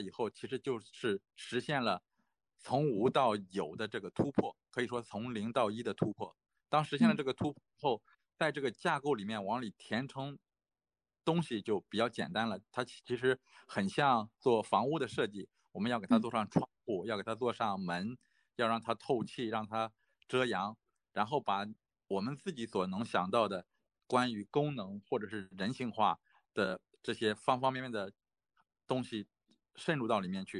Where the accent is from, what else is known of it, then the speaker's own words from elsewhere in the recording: China; now in South Korea; 我在这个公司工作的时候，因为在这个开发室里面，我是唯一的中国人，就是设计师里面我是中国人，其他都是韩国人